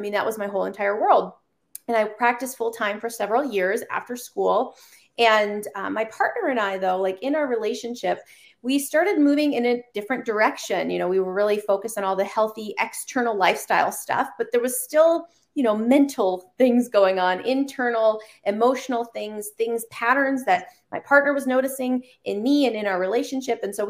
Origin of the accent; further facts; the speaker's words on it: Michigan, United States; now in California, United States; I am originally from Michigan, and we've moved around a little bit and have, moved to California about 5 or 6 years ago.